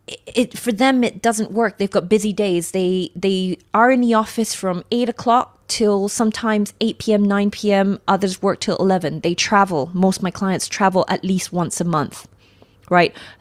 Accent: Australia; now in Asia; I come from Australia originally

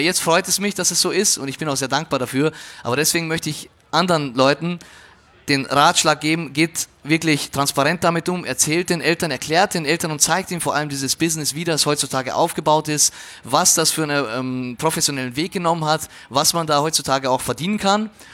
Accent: Austria; now in Germany; Denn das ist das Wichtigste, dass du deine Schule machst, ja, dass du maturierst, sagt man bei uns in Österreich, ja, hier ist es halt Abitur machst

